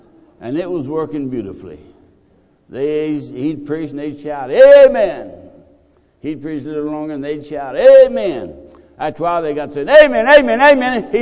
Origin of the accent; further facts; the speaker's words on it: Texas, United States; also born or lived in New Orleans, United States; I was born in New Orleans, and my dad was a sharecropper in Louisiana. We moved to Texas the year I turned 9.